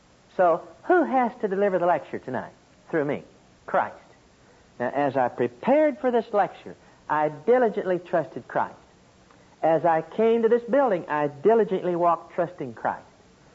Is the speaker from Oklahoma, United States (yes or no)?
yes; Oklahoma, United States; accent: Okie; that He's triggering off my Okie accent, that He is using the psychology that I have, that He's using my experiential background